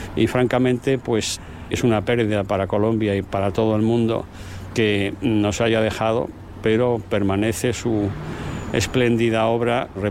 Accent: A Coruña, Galicia, Spain; en mi propia ciudad natal, en La Coruña, está la escultura de un soldado romano en un lugar prominente y muy visible

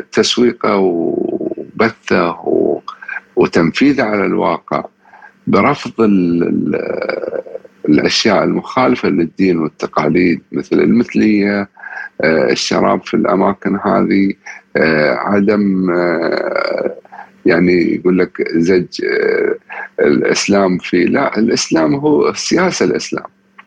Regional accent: Qatar; ويخليني أرفع رأسي وأقول أنا قطري

